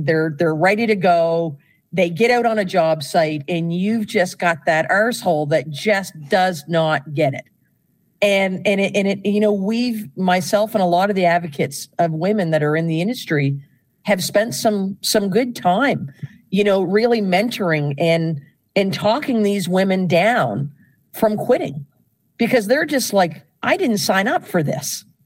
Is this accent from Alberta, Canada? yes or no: no; Yarmouth, Nova Scotia, Canada; I'm from Yarmouth.